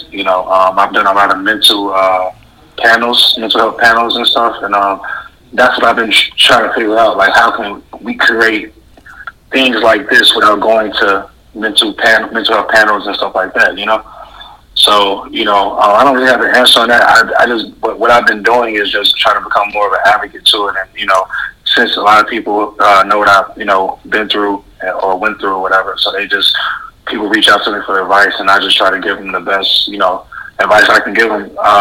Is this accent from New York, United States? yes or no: no; Chicago, Illinois, United States; I'm from the South Side of Chicago, 87 to be exact.